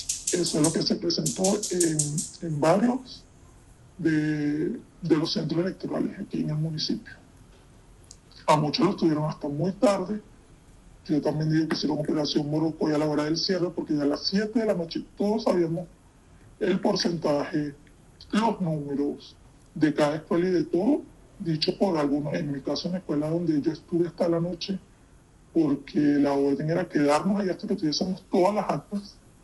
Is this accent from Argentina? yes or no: no; Venezuela; todos nos llamamos en todos los estados, como todo venezolano, tiene familia en cada estado